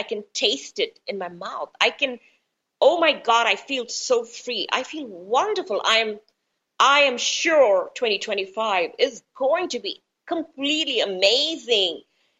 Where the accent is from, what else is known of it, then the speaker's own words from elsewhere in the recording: India; Okay, so as an Indian, we come from the place where we work more on conquering ourselves rather than buying up countries, etc.